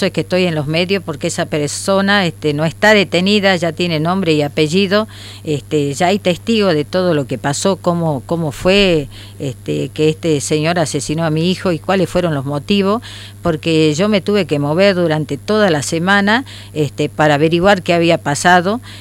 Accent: Orán, Salta, Argentina; nosotros somos de Orán, uh-huh. Nativos de Orán, los padres, y bueno, mi hijo había nacido en Aguaray, yo tengo casa en Aguaray

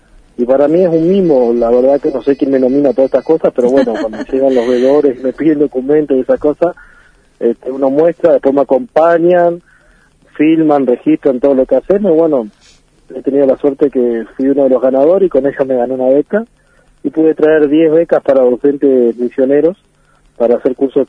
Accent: Uruguay; now in Corrientes, Argentina; Y, no, yo me vine de Uruguay por una beca educativa.

